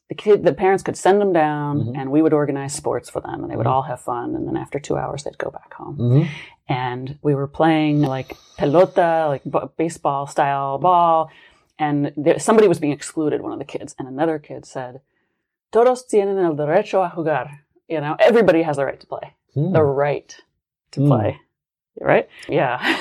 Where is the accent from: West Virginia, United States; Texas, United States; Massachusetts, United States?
West Virginia, United States; I could probably tie that back to growing up in West Virginia, mm-hmm. where many of us, you know, were quite low income.